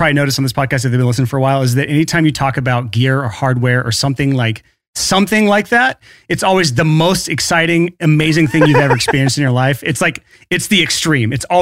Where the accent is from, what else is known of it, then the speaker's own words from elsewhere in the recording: Alabama, United States; Because here's the thing in the South here, like I'm from Alabama. In the South, we don't go straight to business.